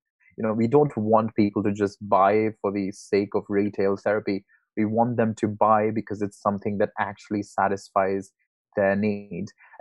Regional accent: India; English is a second language; moved away as an adult; now in Europe; So I'm originally from India. And initially I was doing, I came to Europe to do a PhD on marketing Shakespeare films.

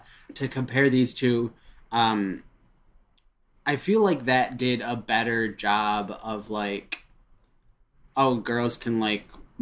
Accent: Royal Oak, Michigan, United States; And he's from my hometown. So now it's my goal to be a not shithead showrunner from Royal Oak.

